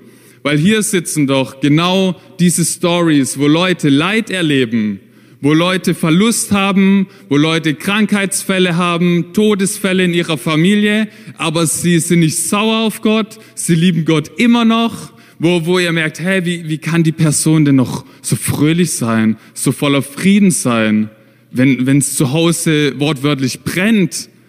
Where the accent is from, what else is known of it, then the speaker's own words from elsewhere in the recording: Germany; now in Vienna, Austria; ich komme ja aus Deutschland mit Michelle, seit Oktober sind wir hier in Wien